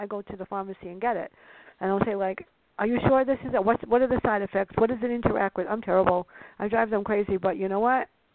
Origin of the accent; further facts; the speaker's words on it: Bronx, New York, United States; You know, growing up in the Bronx, you have to be more alert, especially the South Bronx like I did.